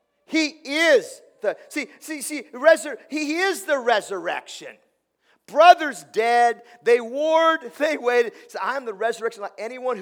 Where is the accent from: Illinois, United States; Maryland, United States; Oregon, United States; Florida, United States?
Oregon, United States; Tillamook; I grew up in Tillamook, Oregon, land of cheese trees and ocean breeze, and that nice smell of cow manure you get when you drive through.